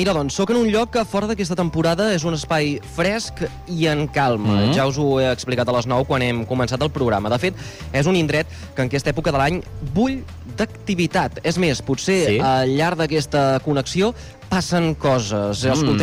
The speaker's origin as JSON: {"language": "Catalan", "town": "Salomó", "region": "Catalonia", "country": "Spain", "said": "d'aquesta cooperativa agrícola del meu poble, deixa'm dir, que avui hi he tornat, de Salamó."}